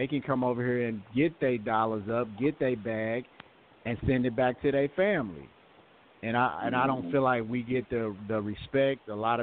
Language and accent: English; Nigeria; okay, we're Nigerian.